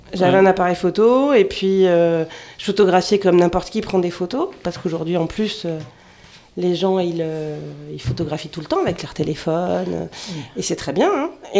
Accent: Lima, Peru; born there; French is a second language; Ouais, c'est ça, je suis née à Lima.

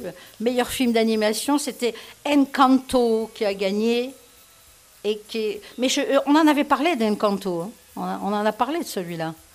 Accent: France; Hein, qui est sorti chez nous en France.

